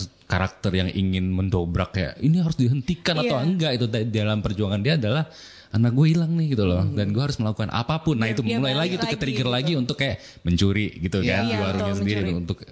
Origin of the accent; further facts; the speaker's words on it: West Kalimantan, Indonesia; aku kan juga dari Kalimantan Barat ya aslinya ya, besar dan lahiran besar di sana gitu.